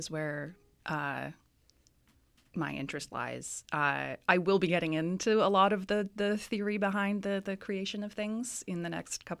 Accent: Vancouver, British Columbia, Canada; I'm from Vancouver

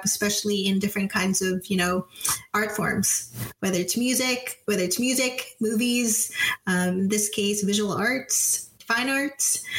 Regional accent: Philippines; So we really get into talking about expression, art expression, as a Filipino. And I'm sure many of you other creatives out there, you know, sometimes maybe wonder, like, how come my art is not considered to be Filipino enough, right?

